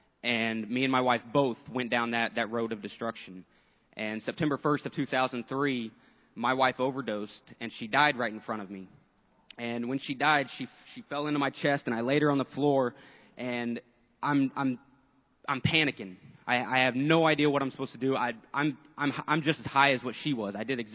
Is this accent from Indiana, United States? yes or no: yes; Mooresville, Indiana, United States; I'm from Mooresville, Indiana, originally.